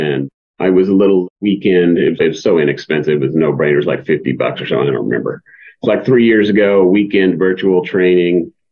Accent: Kansas City, Missouri, United States; I am originally from Kansas City.

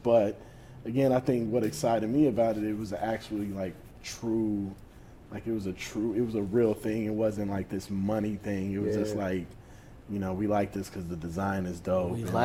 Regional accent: New Orleans, Louisiana, United States; I think about, you know, growing up in New Orleans.

